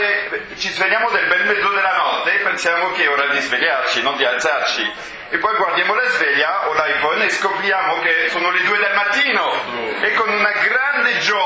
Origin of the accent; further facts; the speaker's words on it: France; Italian is a second language; io sono francese